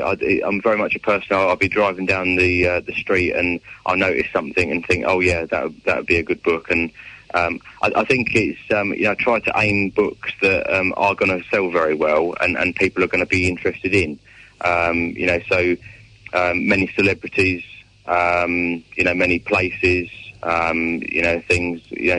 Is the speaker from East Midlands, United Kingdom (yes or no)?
no; Clacton-on-Sea, East of England, United Kingdom; Yes, well, it's my hometown, so...